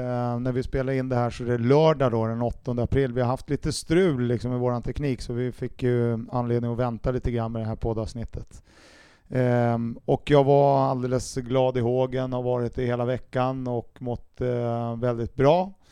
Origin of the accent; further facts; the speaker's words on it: Stockholm, Stockholm County, Sweden; Jag är också stockholmare